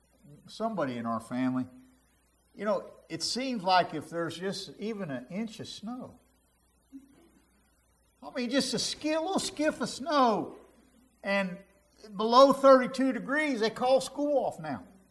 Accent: Cincinnati, Ohio, United States; I grew up in Cincinnati. They never canceled school hardly for anything.

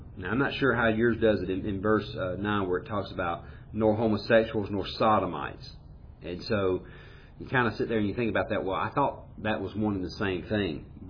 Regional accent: Jackson, Mississippi, United States; growing up in Jackson, Mississippi back in the 70s and 80s

